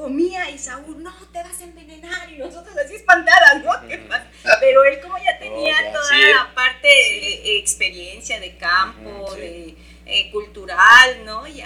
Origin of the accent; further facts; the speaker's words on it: Mexico City, Mexico; yo también vengo de la Ciudad de México